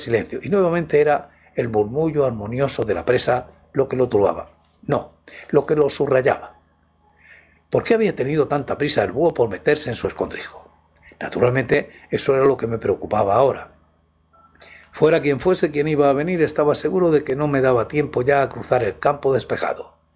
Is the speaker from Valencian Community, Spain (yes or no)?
no; Region of Murcia, Spain; desde aquí, desde mi tierra murciana, desde la República Independiente del Pijo.